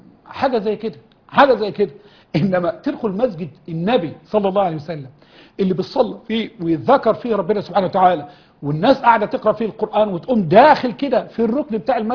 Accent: Egypt; احنا عندنا في مصر

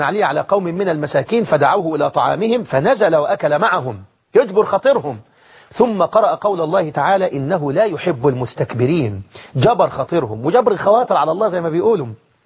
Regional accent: Egypt

